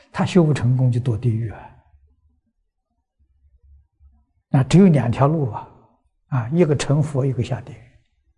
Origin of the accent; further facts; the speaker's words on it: China; 那我们中国人一定是什么？保持身心